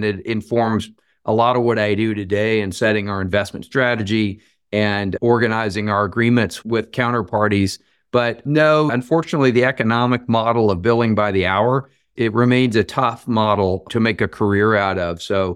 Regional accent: Virginia, United States; moved away as an adult; now in San Francisco, United States; I came from University of Virginia as a Virginia native in 1988, moved out to San Francisco for a year and just never looked back.

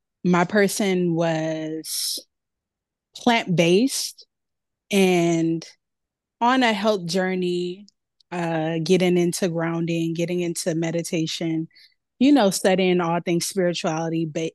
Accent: San Francisco, California, United States; moved away as an adult; now in New Orleans, United States; Yes, I'm here from New Orleans, San Francisco originally, but I do have New Orleans roots.

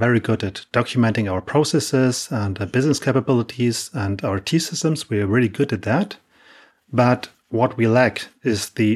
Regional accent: Hamburg, Germany; English is a second language; I'm from Hamburg, Germany.

